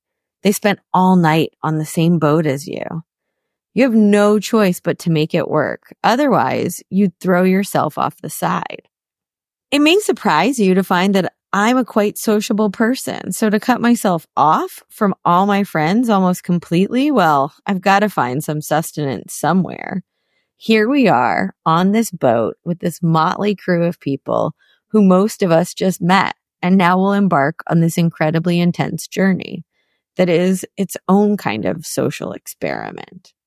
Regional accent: East of England, United Kingdom; I'm from Norfolk. I shouldn't be here.

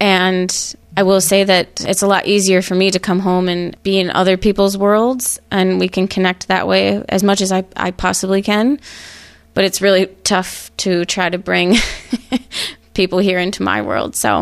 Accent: Chippewa Falls, Wisconsin, United States; Maybe I didn't know about different religions very much growing up in Chippewa Falls, Wisconsin

